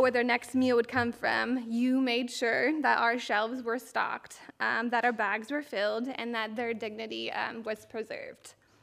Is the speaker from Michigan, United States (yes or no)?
yes; Charlotte, Michigan, United States; And then I grew up in the Charlotte area, and we currently live right between Portland and Ionia, and our girls go to Portland.